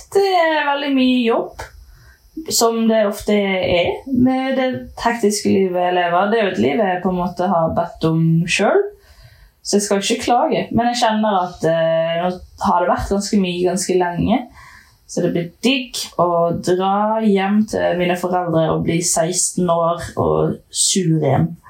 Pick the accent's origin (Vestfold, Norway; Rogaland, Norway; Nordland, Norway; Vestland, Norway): Vestland, Norway; Bergen; now in Oslo, Norway; Jeg er fra Bergen. Jeg bor i Oslo.